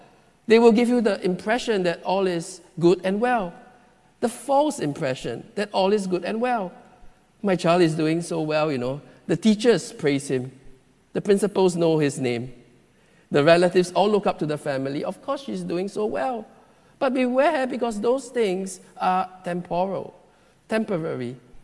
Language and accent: English; Singapore; growing up in Singapore, you and I know what the success story is like.